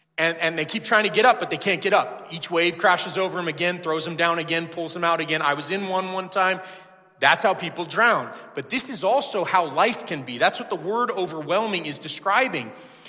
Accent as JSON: {"language": "English", "region": "California", "country": "United States", "tie": "born or raised there", "said": "I grew up in Southern California. There were times we would go to the beach."}